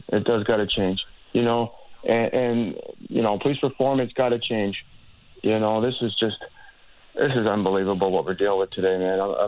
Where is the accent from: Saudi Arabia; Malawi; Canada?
Canada; Ontario; I grew up in Chester Lee area, VP Finch.